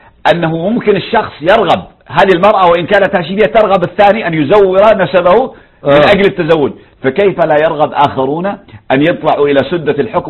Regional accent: Yemen; عندنا في اليمن

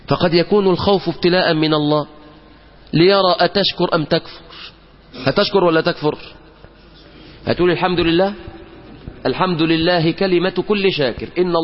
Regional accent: Mansoura, Dakahlia, Egypt; الولد اللي في بلدنا المنصورة ماشي حاطط ايده على كتف واحد،

